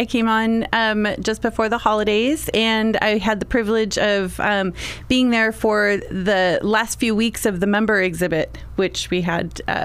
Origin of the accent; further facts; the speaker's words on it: Detroit, Michigan, United States; I grew up in Detroit, Michigan, where I grew up with a great love for arts and culture and its positive impact on the community.